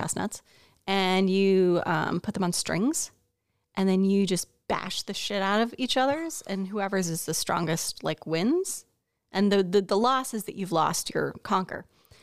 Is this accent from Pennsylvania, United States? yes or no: yes; Pittsburgh, Pennsylvania, United States; I'm from Pittsburgh.